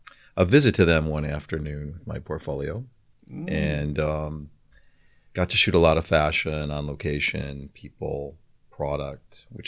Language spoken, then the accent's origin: English; Madison, Wisconsin, United States; I grew up in Madison, Wisconsin, way back in the Midwest, and have a lot of family and friends back there.